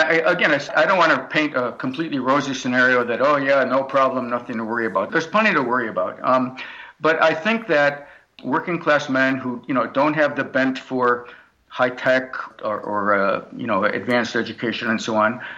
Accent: Rochester, New York, United States; When I was growing up in Rochester, New York, 50,000 people worked for Eastman Kodak.

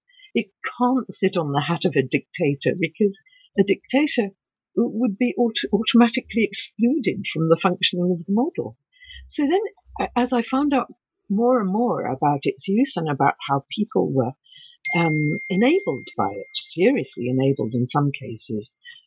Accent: England, United Kingdom; I'm allowed to say this because I'm English.

